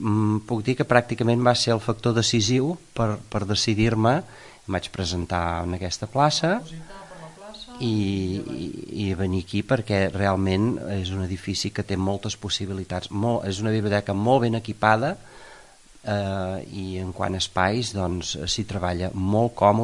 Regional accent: Puig-reig, Catalonia, Spain; jo vaig treballar 10 anys a Porreig, que és on visc, que és el meu poble

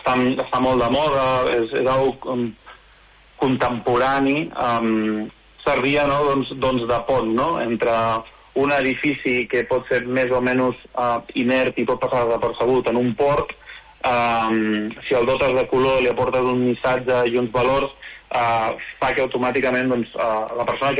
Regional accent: Catalonia, Spain; jo al final soc de l'Empordà endins, soc de Secano, que en diríem, però tots els empordanesos tenim un peu al Mediterrani

